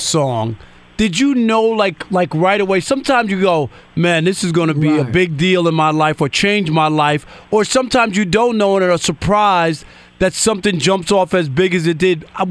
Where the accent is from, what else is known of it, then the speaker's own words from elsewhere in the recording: New York, United States; When I grew up in New York on WBLS, Frankie Crocker